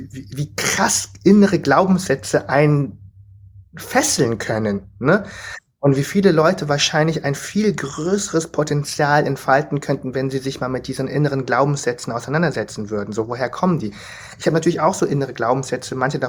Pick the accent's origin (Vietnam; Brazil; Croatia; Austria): Vietnam; Bei uns ist natürlich einfach, als Vietnamese ist Familie irgendwie so